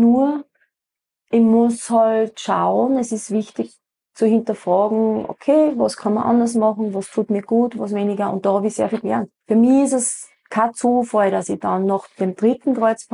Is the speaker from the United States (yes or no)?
no; Kapfenberg, Styria, Austria; ich bin ja eben vom Mürztalbruck geboren, bei Kapfenberg aufgewachsen in Baschlug.